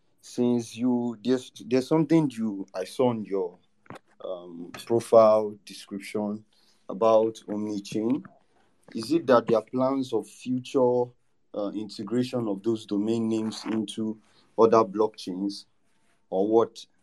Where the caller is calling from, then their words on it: Nigeria; I'm speaking from Nigeria, by the way.